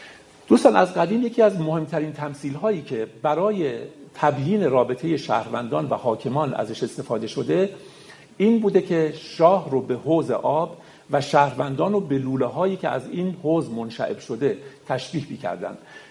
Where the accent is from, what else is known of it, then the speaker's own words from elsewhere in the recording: Iran; ما ایرانیم و باید این کتابا رو واقعا بخونیم، با فرهنگمون هویتمون آشنا بشیم.